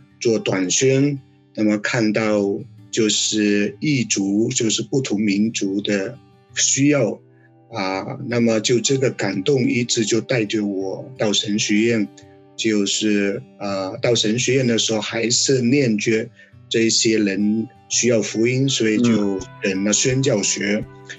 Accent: Malaysia; 我一直都感觉自己是一个非常平凡的出生在马来西亚乡村的人

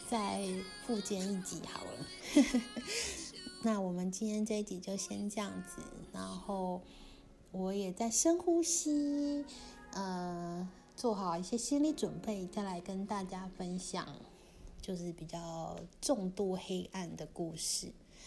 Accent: Kaohsiung, Taiwan; now in Hungary; 可是就觉得这种画面，就只有在小时候我的高雄，我的家乡才会看到。

